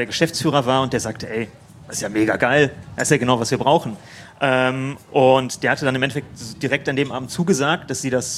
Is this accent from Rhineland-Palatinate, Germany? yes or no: no; Frankfurt, Hesse, Germany; also wir kommen halt aus Frankfurt